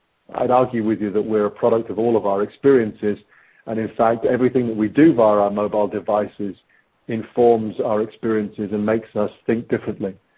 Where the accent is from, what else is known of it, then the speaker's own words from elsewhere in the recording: England, United Kingdom; I'm the English guy, and he's the American.